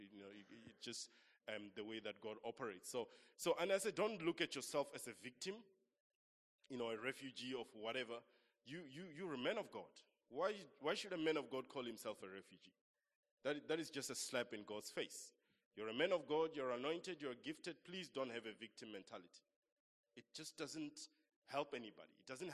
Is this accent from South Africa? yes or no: yes; Limpopo, South Africa; now in Cape Town, South Africa; We're all here in Cape Town. I said, well, I could be called an economic refugee because I'm from Limpopo. So I'm here to work as well.